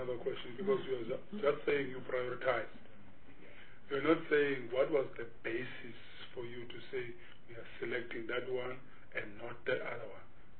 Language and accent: English; South Africa; I grew up in South Africa, I was not born elsewhere.